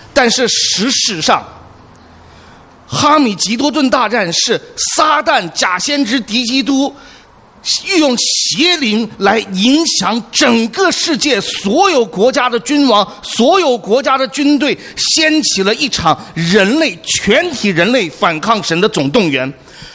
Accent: China; 因为我们是从大陆来的

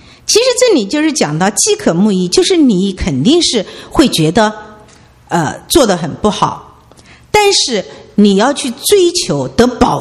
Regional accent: Shanghai, China; 我不知道中国人是这个特性，我们上海人更是这个特性。

